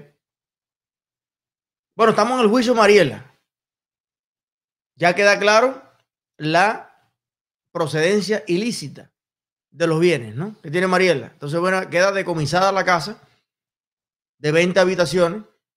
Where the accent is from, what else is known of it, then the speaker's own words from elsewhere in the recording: Cuba; Somos todos los cubanos. Todos los cubanos.